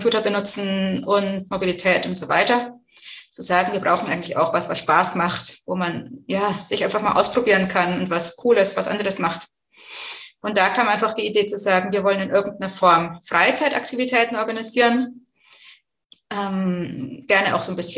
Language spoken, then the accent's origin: German; Bavaria, Germany; also born or lived in Brazil; now in Chemnitz, Germany; bin jetzt 42 Jahre alt, wohne in Chemnitz. Wie man meiner Sprache gut anhören kann, komme ich eigentlich aus dem Frankenland, war aber zwischendrin lange international unterwegs, mehrere Jahre in Brasilien gelebt